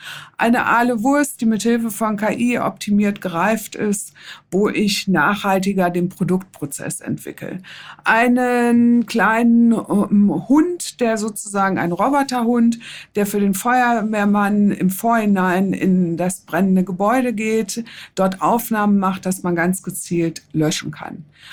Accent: Hesse, Germany; in meiner Heimat Waldeck in Gorbach

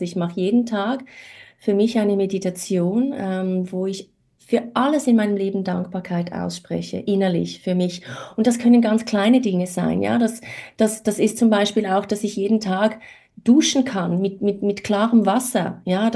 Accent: Graubünden, Switzerland; Und am Wochenende bin ich viel im Bündnerland. Das ist so meine alte Heimat.

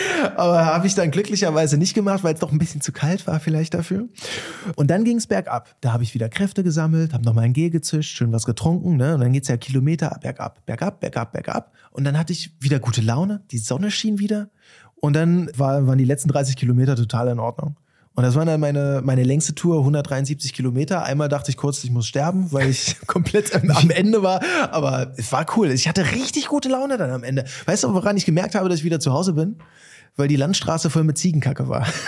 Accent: Saxony-Anhalt, Germany; moved away; das sieht aus wie meine alte Heimat Magdeburger Börde.

